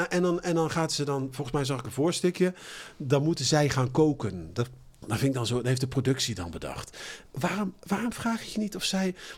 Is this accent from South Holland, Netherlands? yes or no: no; Eindhoven, North Brabant, Netherlands; En ik kom ook uit Eindhoven.